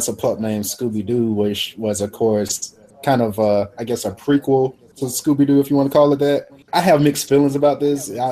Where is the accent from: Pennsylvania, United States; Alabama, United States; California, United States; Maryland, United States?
Alabama, United States; Demopolis; I'm from, you know, small town Alabama. I'm from Demopolis, but my mom grew up in a small town named Jefferson, and my family lived on a farm.